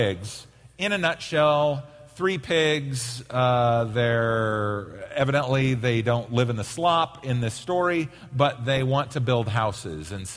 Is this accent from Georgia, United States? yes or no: no; Oregon, United States; when my wife and I got married, and we're both from Oregon